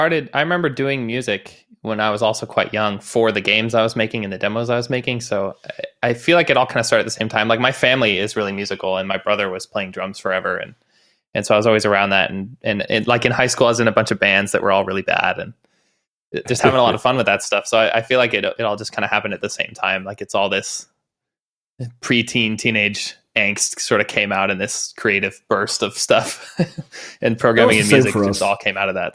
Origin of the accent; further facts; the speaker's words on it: Idaho, United States; I was from Idaho, which is like the northwest of the United States. So I was quite far from any real parties.